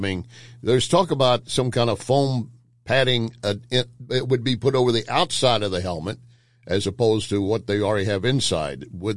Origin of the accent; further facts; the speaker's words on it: Texas, United States; You know, I grew up in Texas where football is the sport